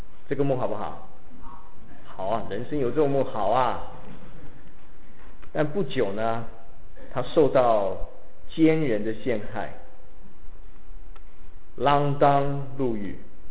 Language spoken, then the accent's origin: Chinese; Henan, China; 我老家河南啊